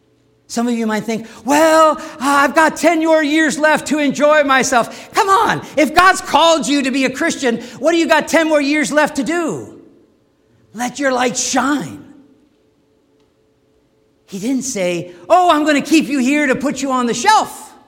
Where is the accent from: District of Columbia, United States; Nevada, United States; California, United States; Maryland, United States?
Maryland, United States; I grew up in Maryland, and we had perpetual liberals.